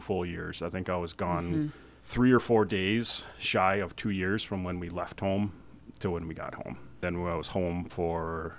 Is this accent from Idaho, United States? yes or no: no; Hastings, Minnesota, United States; Is in a military school in California, even though I'm from Hastings.